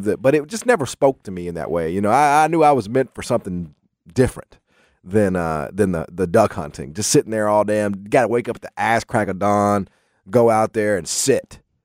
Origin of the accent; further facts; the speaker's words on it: Memphis, Tennessee, United States; I was a city slicker. That's just, I grew up in Memphis, and that's what I identified with.